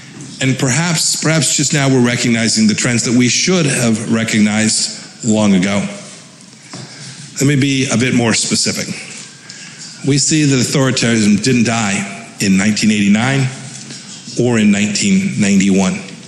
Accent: Kansas, United States; My home state of Kansas was a magnet for Czech settlers in the 19th century

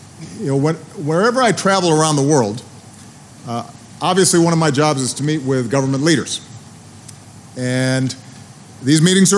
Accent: Hawaii, United States; also born or lived in Indonesia; I was born in Hawaii, spent most of my childhood in Hawaii, but I also spent time in Indonesia as a young boy.

